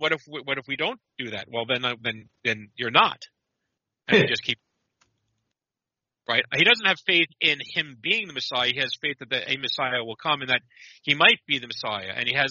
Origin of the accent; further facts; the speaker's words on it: Massachusetts, United States; And I'm a Northerner from Massachusetts.